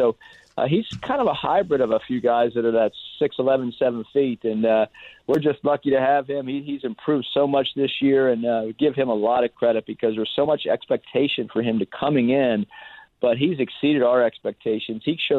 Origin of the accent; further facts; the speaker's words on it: East Coast, United States; growing up in the East Coast, we just don't get to see those late games from the West Coast.